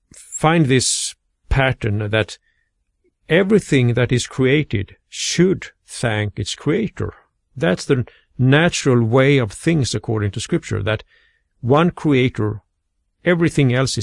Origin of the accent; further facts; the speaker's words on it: Sweden; English is a second language; So I'm from Sweden